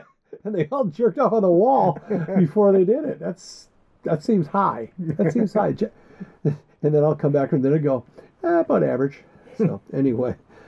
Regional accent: Minnesota, United States; We're from Minnesota.

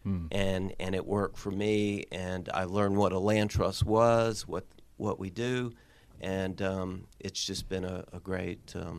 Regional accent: Raleigh, North Carolina, United States; I'm from Raleigh, North Carolina, and while I was not born there, most of my life that I know was growing up in Raleigh, North Carolina.

